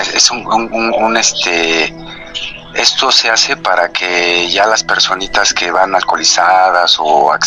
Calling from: Mexico City, Mexico; soy de aquí del Cerro de la Estrella y se pierde mucho la señal

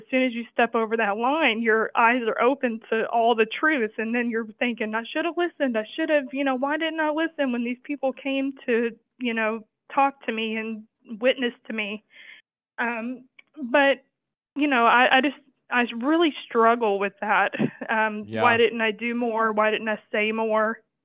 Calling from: Houston, Texas, United States; I'm calling from Houston, Texas.

